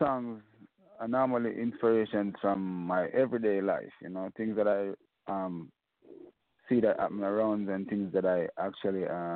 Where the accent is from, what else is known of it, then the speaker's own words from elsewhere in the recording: Saint Ann, Jamaica; That's here in my hometown, St. Anne in Jamaica, just the same, you know what I mean?